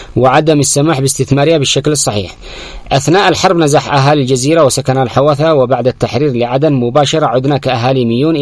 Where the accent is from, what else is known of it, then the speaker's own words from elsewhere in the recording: Yemen; ونحن أبناء اليمن لا نعرف قيمة جزيرنا